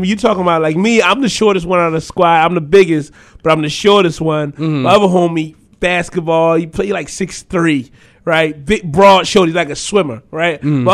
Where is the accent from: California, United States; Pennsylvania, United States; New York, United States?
Pennsylvania, United States; Philadelphia; It's sad, but it's one of those things where when I say I'm from South Philly